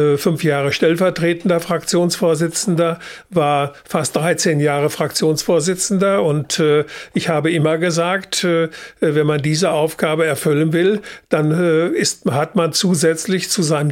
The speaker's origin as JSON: {"language": "German", "region": "North Rhine-Westphalia", "country": "Germany", "tie": "born or raised there", "said": "Also ich bin gebürtiger Sauerländer, bin im Kreis Olpe in der Nähe von Elspe, bekannt durch die Karl-May-Festspiele, aufgewachsen. Habe dort auch mein Abitur gemacht, als ich 18 war"}